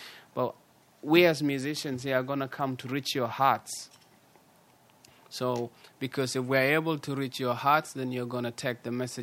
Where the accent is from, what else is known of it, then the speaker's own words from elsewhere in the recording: South Sudan; So I come from South Sudan, and my childhood was torn by war in the beginning.